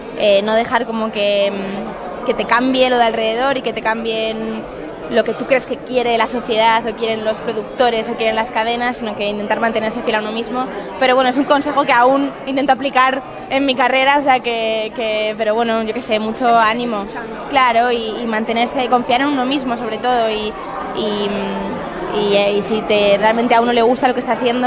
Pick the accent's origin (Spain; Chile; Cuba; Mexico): Spain; Leganés, Community of Madrid; aparte soy de Leganés, así que un premio que venga de mi tierra me hace especial ilusión.